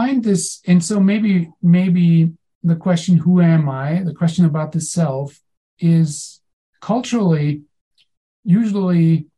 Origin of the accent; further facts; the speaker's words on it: Germany; now in United States; I'm German, but now I'm also American, so already gets kind of fuzzy, right? Like, am I more German where I grew up and was raised, or am I more American now because that's where I live